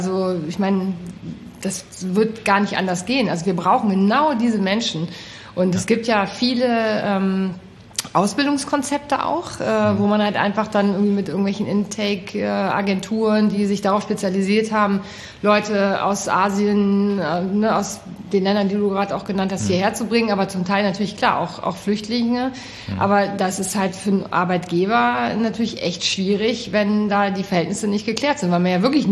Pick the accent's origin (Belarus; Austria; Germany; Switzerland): Germany; North Rhine-Westphalia; ich bin so ein Kind aus dem Siebengebirge